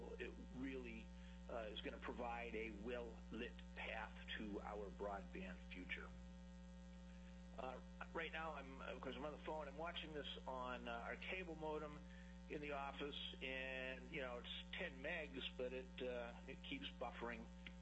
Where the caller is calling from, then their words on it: Bethel, Alaska, United States; I am calling from Bethel.